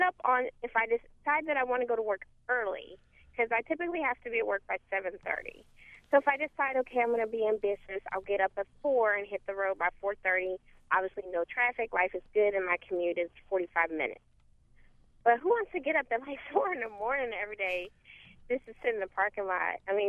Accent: Oklahoma, United States; I'm actually from Oklahoma. My father has a little ranch in a little town called DeBary, Texas.

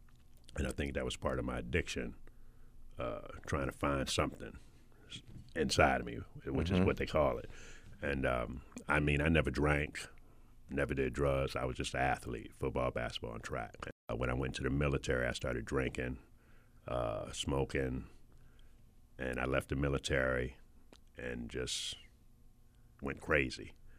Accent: Philadelphia, Pennsylvania, United States; moved away; also born or lived in Hampton, Virginia / California; I'm from Philadelphia, where I started, and I started running track. We moved to Hampton, Virginia. I started running track there, and we moved to California.

